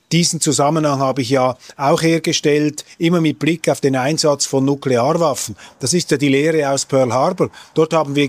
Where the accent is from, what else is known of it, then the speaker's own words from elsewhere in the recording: Switzerland; Also ich bin Schweizer, ich will mich da auch nicht zu sehr einmischen.